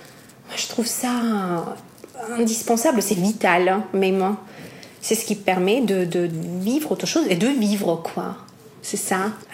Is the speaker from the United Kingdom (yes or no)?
no; Albania; now in France; Moi, je viens d'Albanie. Je suis née, j'ai grandi là-bas, mais ça fait quand même 23 ans que je suis en France.